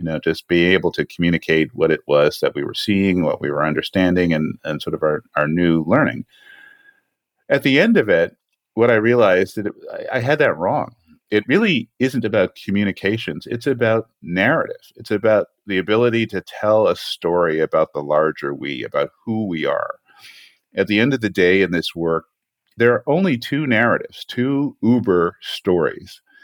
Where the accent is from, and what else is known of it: California, United States